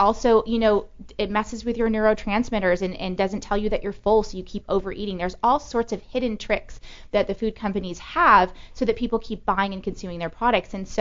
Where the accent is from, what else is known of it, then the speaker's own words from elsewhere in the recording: California, United States; I'm really not a transplant. Like, I am really from here. I grew up in the Valley. My husband grew up in the Valley. We went to high school here. I went to UCLA.